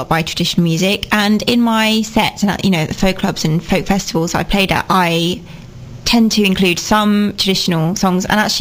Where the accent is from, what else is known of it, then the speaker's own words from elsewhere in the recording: Stevenage, East of England, United Kingdom; which is in the town next to mine. I'm from Stevenage.